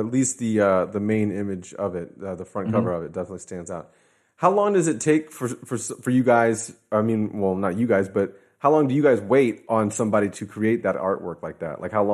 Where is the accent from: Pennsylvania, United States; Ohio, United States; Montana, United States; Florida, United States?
Florida, United States; I'm from Florida here in the States